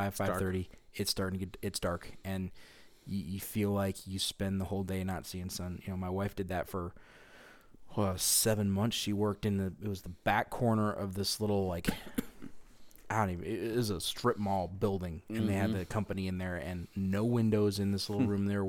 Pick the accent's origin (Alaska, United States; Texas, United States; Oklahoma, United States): Alaska, United States; that just growing up in Alaska, That's one of those things that everyone's like, oh, it's dark at 4.